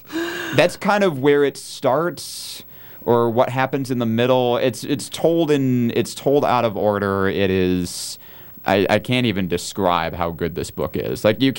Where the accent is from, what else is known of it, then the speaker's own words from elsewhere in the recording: Michigan, United States; now I'm upset because I'm from Michigan. It's the Lions who play every Thanksgiving.